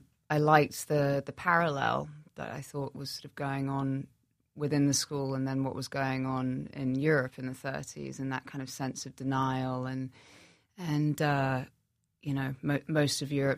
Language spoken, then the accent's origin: English; England, United Kingdom; growing up in England